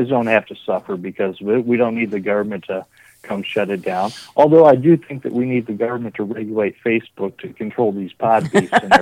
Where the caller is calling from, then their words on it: Detroit, Michigan, United States; I am calling from just outside of Detroit.